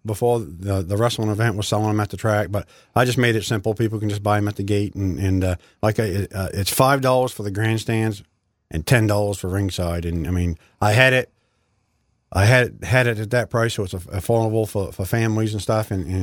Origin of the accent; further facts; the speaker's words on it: Boston, Massachusetts, United States; I've watched it my whole life growing up in Boston, going to the old Boston Garden and watching the old wrestling and stuff.